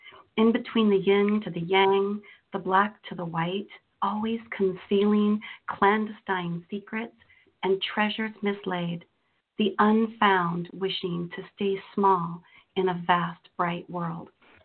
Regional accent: Florida, United States; born there; also born or lived in Azores / Texas / Washington; You know, I was born in Florida, actually, but my father was in the Air Force, so we traveled around a bit.

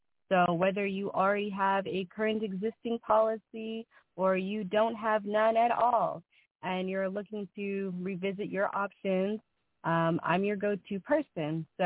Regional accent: Seattle, Washington, United States; now in Dallas, United States; I'm actually not from the Dallas, Texas area. I just moved here about a year ago from the lovely Northwest Seattle, Washington. So there I am from the Northwest.

